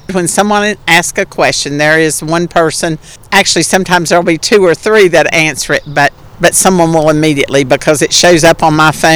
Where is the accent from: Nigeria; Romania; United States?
United States; Gate City, Virginia; In Gate City, Virginia. Uh-huh. I grew up in the country, and Phil is a townie